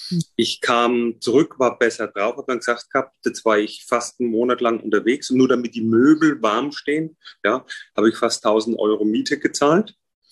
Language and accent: German; Würzburg, Bavaria, Germany; da habe ich einen Abteilungsleiter mit seiner Stellvertreterin in Würzburg, wo ich herkomme, gehabt.